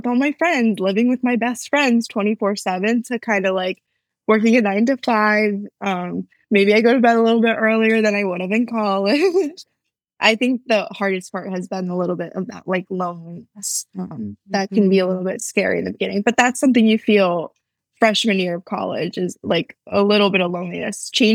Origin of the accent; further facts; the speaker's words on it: Connecticut, United States; now in New York City, United States; I'm in New York City now. I moved from Connecticut. So not too far of like a shift, not too far of a change